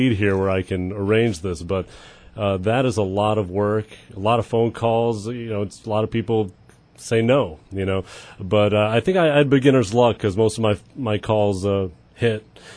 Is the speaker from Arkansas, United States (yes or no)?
no; Midland, Michigan, United States; also born or lived in Moscow, Russia / Israel; I'm from Midland, Michigan is where I grew up. Which is true because I grew up there since I was in sixth grade.